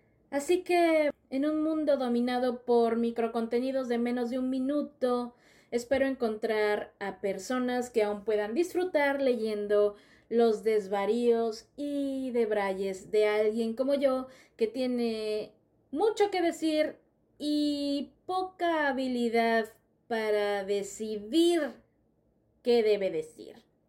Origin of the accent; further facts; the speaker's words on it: Mexico; now in South Korea; Soy una ilustradora mexicana actualmente viviendo en Corea del Sur.